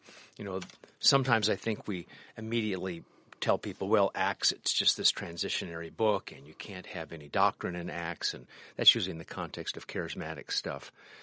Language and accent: English; Midwest, United States; growing up in the Midwest, then moving out to Los Angeles, then moving out to the Boston area